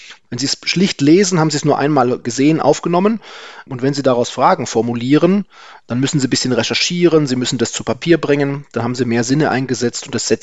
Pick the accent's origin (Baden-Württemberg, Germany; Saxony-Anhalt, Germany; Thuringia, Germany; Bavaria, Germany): Bavaria, Germany; Oberstdorf; in meiner Heimat in Oberstdorf, ich komme ja aus dem Allgäu